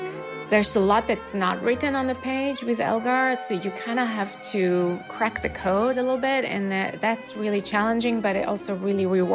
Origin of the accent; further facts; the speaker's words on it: Israel; English is a second language; And here I'm coming from Israel